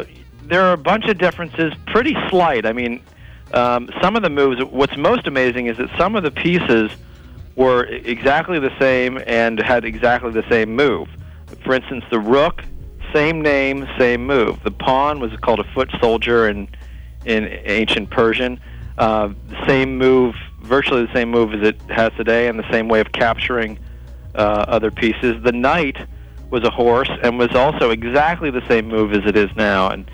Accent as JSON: {"language": "English", "town": "Cincinnati", "region": "Ohio", "country": "United States", "tie": "born or raised there", "said": "Yeah, I grew up in Cincinnati, and I'm coming back to do a reading"}